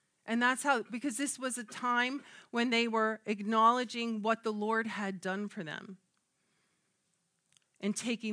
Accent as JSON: {"language": "English", "country": "United States", "said": "oh, I come from New York, you know, like New Jersey area. No one's more crazy."}